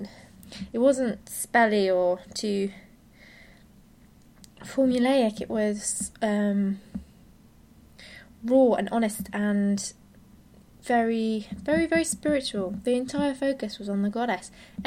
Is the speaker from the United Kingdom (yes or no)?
yes; United Kingdom; you can tell from my accent I'm from the UK. And we aren't a very spiritual country at all.